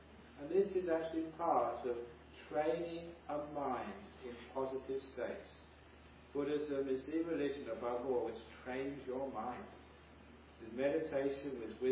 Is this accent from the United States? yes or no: no; London, United Kingdom; now in Australia; Even though that I now live in Australia, I was brought up in London. I was born in 1951. So when I was very young, I used to go to the clubs of pubs, the concert halls in London